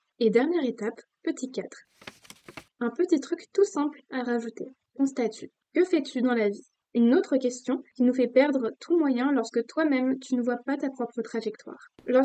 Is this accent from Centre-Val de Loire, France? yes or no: no; Paris, Île-de-France, France; Alors moi, maintenant, je dis que je viens de Paris. Ce n'est pas là où je suis, mais c'est là d'où je viens.